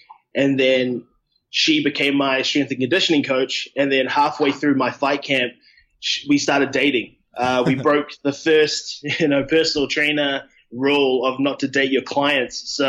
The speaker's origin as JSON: {"language": "English", "town": "Whanganui", "region": "Manawatū-Whanganui", "country": "New Zealand", "tie": "born or raised there", "said": "Well, like I said, I'm from New Zealand. I'm from a small town called Whanganui. So it's like nothing much going on back home, like a lot of farmland, a lot of sheep, a lot of peacocks."}